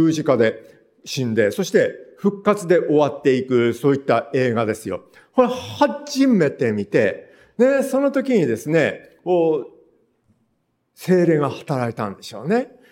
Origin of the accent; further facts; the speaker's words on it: Matto, Ishikawa, Japan; まあ私は本当にこう、真っ当に生まれ育ってですね、まあ当時はですね、真っ当、今白山市になりましたけども、旧市街ですけれども